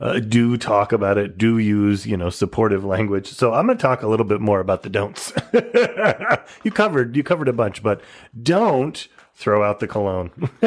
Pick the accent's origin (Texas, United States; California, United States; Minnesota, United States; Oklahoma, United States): Minnesota, United States; Minneapolis; from Minneapolis, and my situation is my situation is a pretty straightforward one.